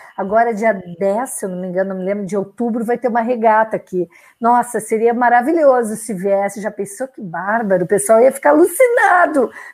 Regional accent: Rio Grande do Sul, Brazil; moved away as an adult; Eu, como gaúcha, que nasci, vivi até meus 20, 25, que eu saí do sul.

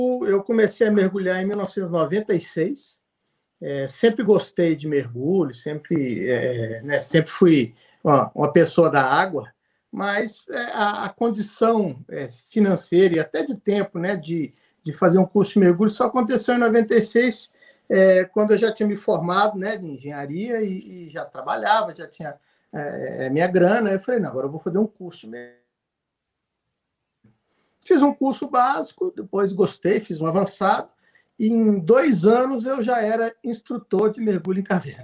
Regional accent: Minas Gerais, Brazil; now in Belo Horizonte, Brazil; Eu sou do interior de Minas, né? Mas moro em Belo Horizonte desde que eu me formei.

